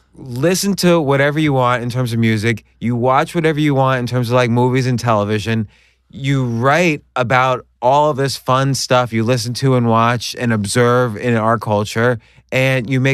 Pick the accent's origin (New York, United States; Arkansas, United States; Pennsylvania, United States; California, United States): New York, United States; I'm from New York.